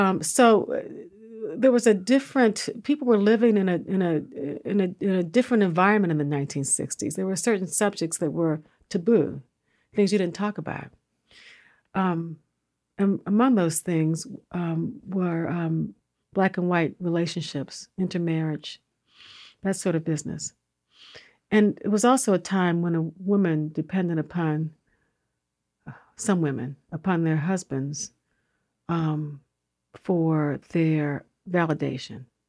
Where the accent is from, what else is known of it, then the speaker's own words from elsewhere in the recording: Washington, District of Columbia, United States; I grew up in Washington, D.C., the youngest of five children.